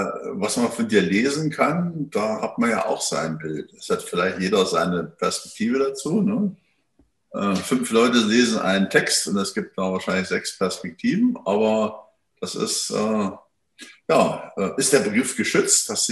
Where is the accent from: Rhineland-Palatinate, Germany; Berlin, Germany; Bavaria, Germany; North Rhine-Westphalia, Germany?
Berlin, Germany; Nee, das ist ja meine alte Heimat Berlin.